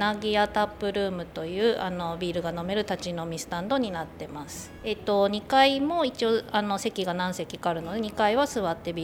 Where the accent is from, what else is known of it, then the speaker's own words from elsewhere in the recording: Hokkaido, Japan; 私の夢はそうですね、地元の北海道に、ブルワリーを作りたいですね。